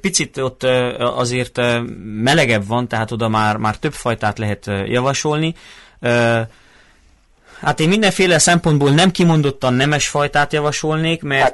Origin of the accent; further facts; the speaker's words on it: Odorheiu Secuiesc, Harghita, Romania; Én is Székelyudvarhelyi vagyok.